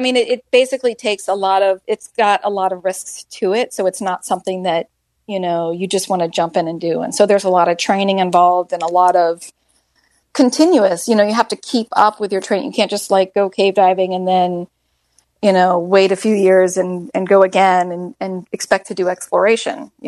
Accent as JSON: {"language": "English", "region": "Florida", "country": "United States", "said": "Again, handed me my behind because I'm from Florida and elevation training, you just can't"}